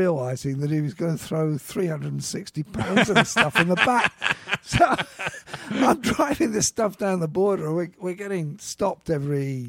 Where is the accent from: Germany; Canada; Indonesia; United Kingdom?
United Kingdom; now in United States; Being British was just exotic enough to get me through the door.